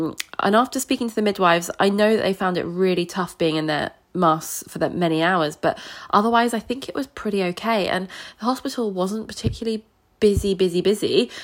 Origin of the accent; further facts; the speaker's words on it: Surbiton, London, United Kingdom; I'm from Surbiton